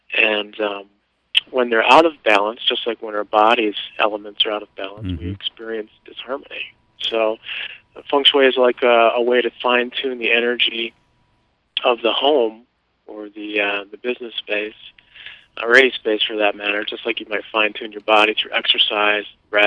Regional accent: Petoskey, Michigan, United States; also born or lived in Detroit / East Jordan; I'm from Petoskey. I was born in Detroit, and my folks moved north when I was about 3 years old, moved to a little town called East Jordan, lived there for a couple years, and then we moved to Petoskey.

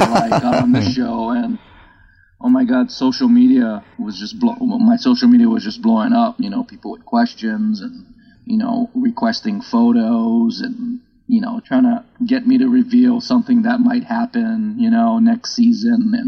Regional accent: Hawaii, United States; now in Los Angeles, United States; That's actually my hometown, Hawaii. So I was born and raised there, but had to move away in order to go back to work there.

